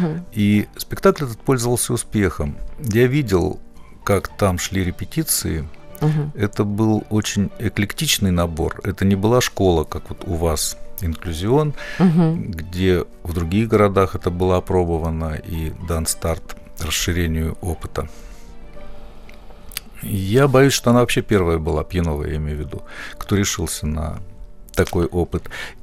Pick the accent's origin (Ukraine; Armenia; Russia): Russia; Novosibirsk, Novosibirsk Oblast; как среднестатистический новосибирец, среднестатистический россиянин.